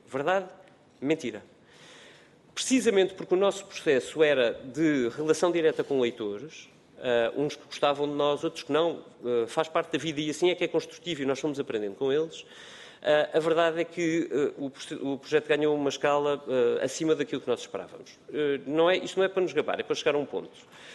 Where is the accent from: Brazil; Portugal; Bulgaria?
Portugal